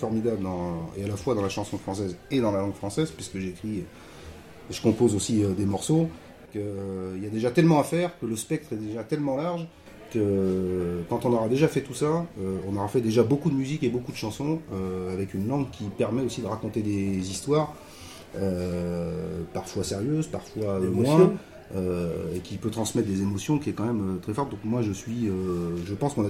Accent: Paris, Île-de-France, France; Alors moi, je viens de Paris. Je suis pas un régional de l'étape, pour le coup, je viens de Paris

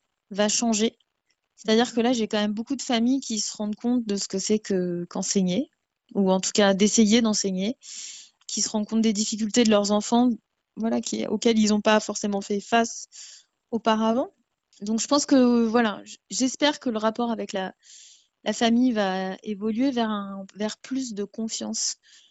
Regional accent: Paris, Île-de-France, France; Je suis parisienne, mais toutes mes vacances sont à outdoor à la montagne.

